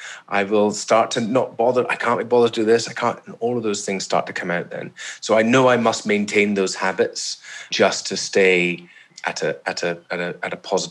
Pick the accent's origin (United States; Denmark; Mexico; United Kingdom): United Kingdom; Isle of Mull, Scotland; born there; For me, I was born on the Isle of Mull, right? It's a beautiful island off the west coast of Scotland, surrounded by the Atlantic Ocean. I spent my whole life on boats.